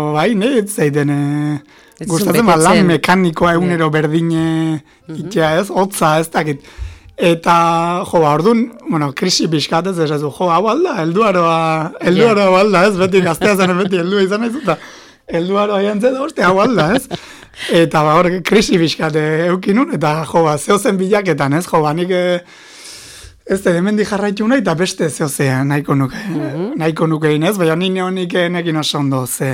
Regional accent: Beasain, Basque Country, Spain; Beasaindarra naiz ni, Saltxomendi baserrikoan gudu harretan daune baserri haundi batekoa.

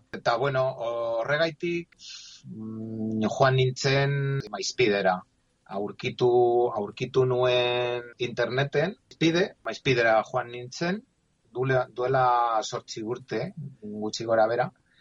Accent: Madrid, Community of Madrid, Spain; Basque is a second language; also born or lived in Ciudad Real; Ciudad Realeko herri batean jaio nintzen. Txikitan gurasoek Madrilera ekarri ninduten bizitzera. Hemen betidanik bizi izan naiz.

